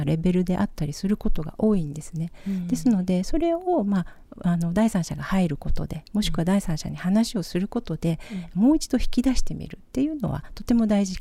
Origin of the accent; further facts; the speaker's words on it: Oita, Japan; also born or lived in Fukuoka; now in Okinawa, Japan; 沖縄に来て15年、福岡生まれ大分育ちで